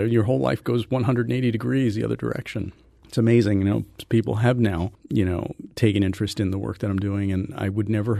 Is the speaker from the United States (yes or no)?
yes; Milwaukee, Wisconsin, United States; born or raised there